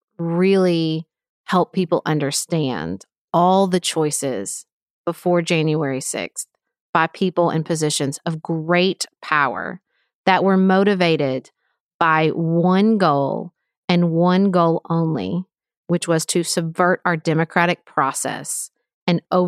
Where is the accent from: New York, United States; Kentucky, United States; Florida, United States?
Kentucky, United States; Paducah; we are recording together in person from my hometown of Paducah, Kentucky.